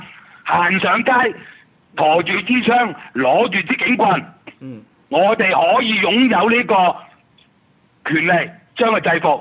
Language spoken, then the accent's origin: Cantonese; Hong Kong; 其實我哋香港人仲可以再做多一樣嘢嘅